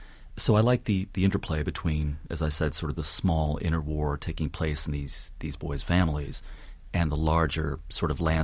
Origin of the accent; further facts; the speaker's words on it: Brewster, United States; especially for a kid growing up in Brewster, they seem to be taking place somewhere else.